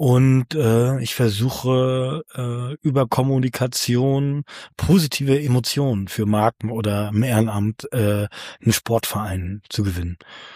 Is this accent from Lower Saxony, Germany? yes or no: no; Mecklenburg-Vorpommern, Germany; Ich bin in einem ganz kleinen Dorf aufgewachsen, in der Nähe von Rostock, 15 Kilometer. Keine wirkliche Busverbindung, 300 Einwohner, tatsächlich wie im Klischee mehr Kühe gefühlt als Menschen.